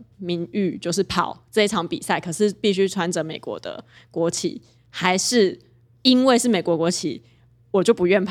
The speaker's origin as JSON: {"language": "Chinese", "country": "Taiwan", "said": "然后作为台湾人"}